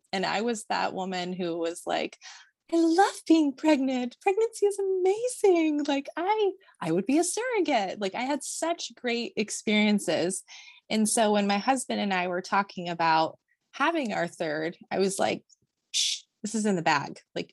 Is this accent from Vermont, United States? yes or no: yes; Vermont, United States; Like I came from Vermont. So like I'm a tree hugger, like all the way.